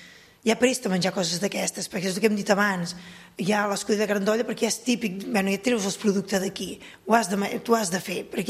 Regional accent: Ardèvol, Catalonia, Spain; Llavors soc d'Ardèvol de Pinós, soc filla de Pinós

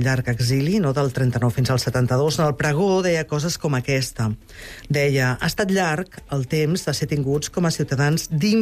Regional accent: Catalonia, Spain; Som catalans

